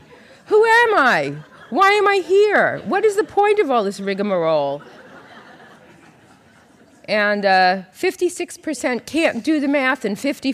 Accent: Brooklyn, New York, United States; I grew up in Brooklyn, and I still don't really understand yards, even though I have one now.

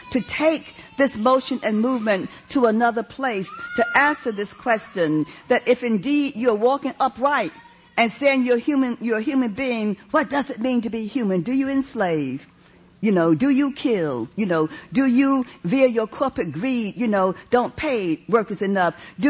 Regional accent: New York City, New York, United States; because I come from New York City.

